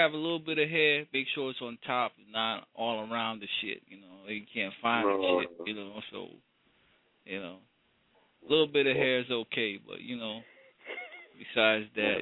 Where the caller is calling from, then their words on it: New London, Connecticut, United States; I'm calling from New London, Connecticut.